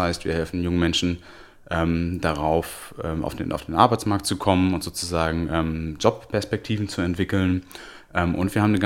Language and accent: German; Bielefeld, North Rhine-Westphalia, Germany; ich bin mittlerweile auch 34 Jahre alt, Wahnsinn, wie die Zeit rennt. Ich bin Bielefelder und bin ganz verliebt in die Region Ostwestfalen-Lippe.